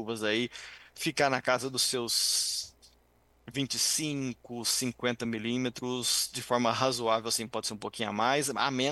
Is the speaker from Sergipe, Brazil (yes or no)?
no; Campina Verde, Minas Gerais, Brazil; ali na região de Campina Verde, que é de onde eu sou natural.